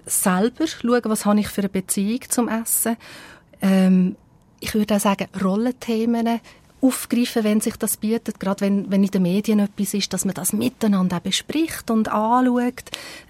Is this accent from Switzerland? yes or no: yes; Switzerland; ich würde mal sagen, bei uns in der Schweiz jetzt einmal, weil die Kinder sind bei uns oft sehr Privatsache.